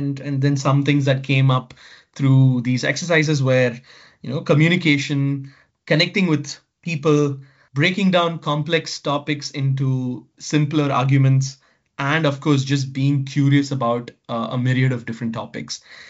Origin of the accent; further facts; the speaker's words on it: Chennai, Tamil Nadu, India; I was born and raised in Chennai, you know, the city that both you and I come from.